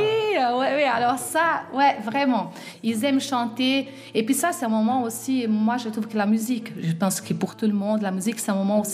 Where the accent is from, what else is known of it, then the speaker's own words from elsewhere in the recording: Brazil; now in Switzerland; Aujourd'hui, je suis Suissesse. J'habite plus longtemps ici que j'en ai habité au Brésil. Et puis, je ne renie pas mes racines parce que je suis une Brésilienne, vraie.